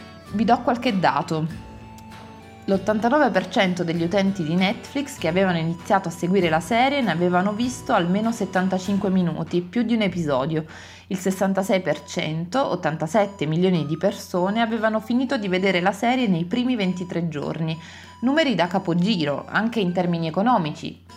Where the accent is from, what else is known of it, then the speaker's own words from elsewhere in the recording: Campania, Italy; vengo dalla provincia di Benevento e credo di dovere alla mia provenienza la mia natura da strega